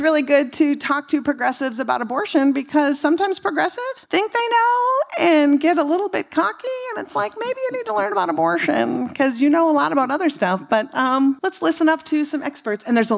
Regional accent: Minnesota, United States; I'm from Minnesota.

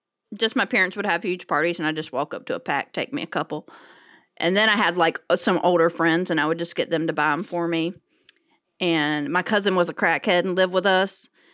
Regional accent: North Carolina, United States; I'm from North Carolina.

